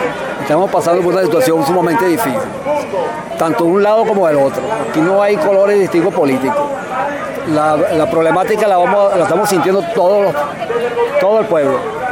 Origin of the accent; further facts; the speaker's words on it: Venezuela; somos todos los venezolanos